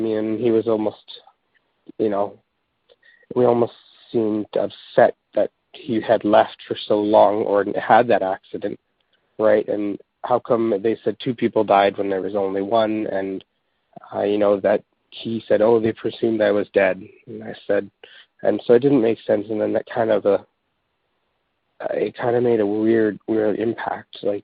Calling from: British Columbia, Canada; I'm calling from British Columbia here.

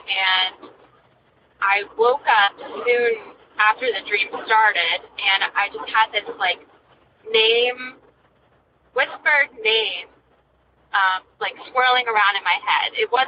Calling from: New Hampshire, United States; Kelly, I'm calling from New Hampshire.

